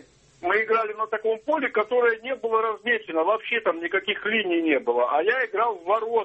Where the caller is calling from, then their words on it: Saint Petersburg, Russia; Я звоню из Петербурга